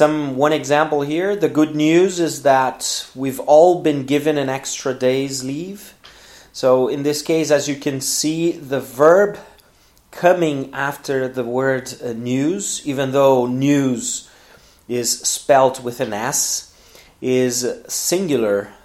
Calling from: Porto Alegre, Rio Grande do Sul, Brazil; English is a second language

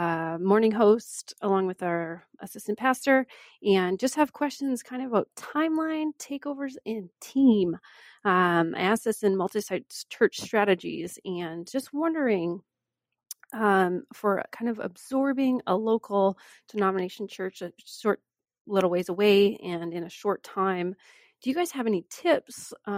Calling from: Ontario, Canada; I'm phoning from Canada, just south of Ottawa

